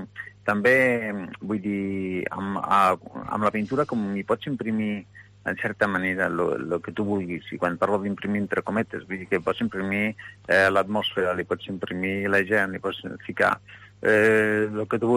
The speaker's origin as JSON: {"language": "Catalan", "town": "Benabarre", "region": "Aragon", "country": "Spain", "tie": "born there", "said": "Sí, bueno, jo pràcticament vaig néixer a Benavarri, però em sento lleidatà."}